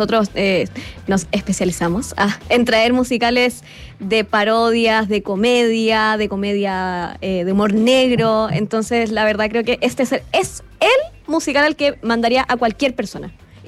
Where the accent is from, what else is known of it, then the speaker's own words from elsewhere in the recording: Chile; un poco de la cultura, de nuestra cultura chilena y un poco también del lado gringo que se mezcla.